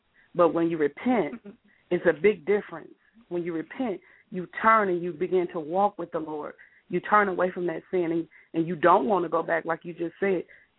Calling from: Milwaukee, Wisconsin, United States; I'm calling from Milwaukee

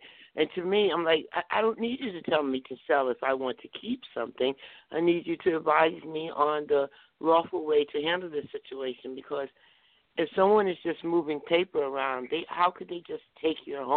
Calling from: New Jersey, United States; I'm calling from New Jersey.

